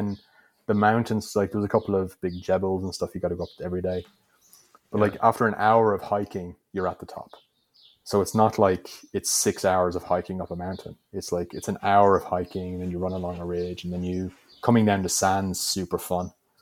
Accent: Ireland; basically I'm Irish, so I'm built for winter, right? I'm built for rain and wind and all that kind of stuff.

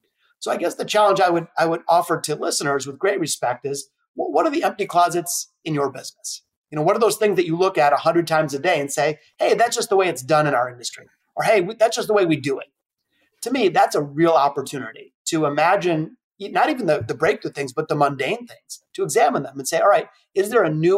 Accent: Detroit, Michigan, United States; I was born in the city of Detroit, and I still live here in Detroit. I'm very proud of my hometown.

